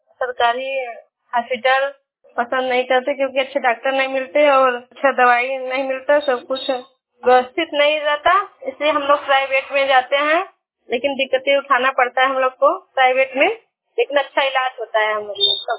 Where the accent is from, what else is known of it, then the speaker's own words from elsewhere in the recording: Uttar Pradesh, India; मेरे गांव का नाम जिंगनौड़ी है, मेरे जिले का नाम मिर्जापुर है, उम्र 30 साल है